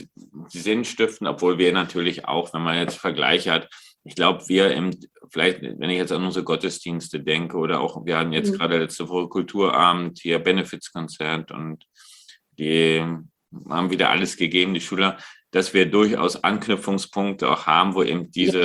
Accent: Germany; Also wir sind da als Deutsche vielleicht auch ein bisschen

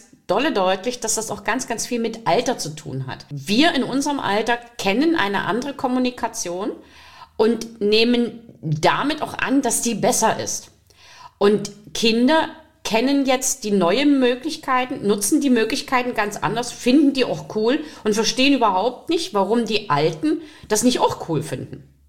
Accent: Riesa, Saxony, Germany; Ich komme aus Riesa und Riesa ist eine Industrie- und Stahlstadt

